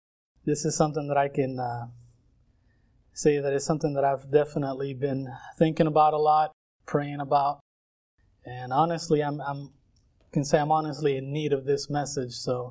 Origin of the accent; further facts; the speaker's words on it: Puerto Rico; first language Spanish; English is a second language; I'm from Puerto Rico. Spanish is my first language, although I don't quite dominate it like I used to.